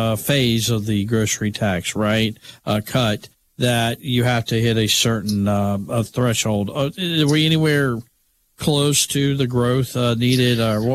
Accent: Alabama, United States; I grew up in Alabama, and I remember the days of being in public schools and proration

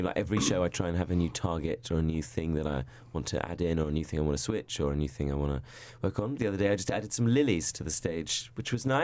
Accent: London, United Kingdom; I'm from London.

